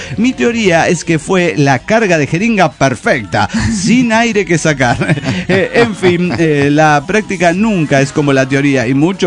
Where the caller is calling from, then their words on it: Saltillo, Coahuila, Mexico; de Saltillo, Coahuila.